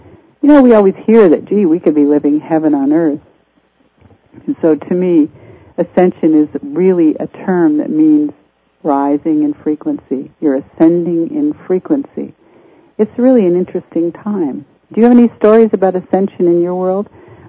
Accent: Canada; now in United States; If you're there in Canada, my home country, but I'm living in the States now, this is my home country.

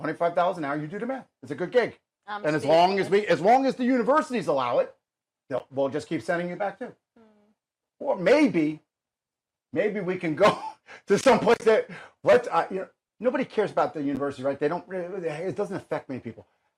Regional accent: United States; it is disheartening to me as an American, as a taxpayer, a voter, or whatever.

